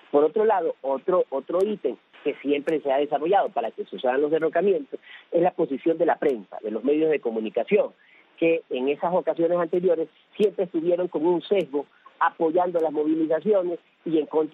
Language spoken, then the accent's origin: Spanish; Ecuador; porque si por algo somos famosos los ecuatorianos, es por andar derrocando presidentes a cada rato.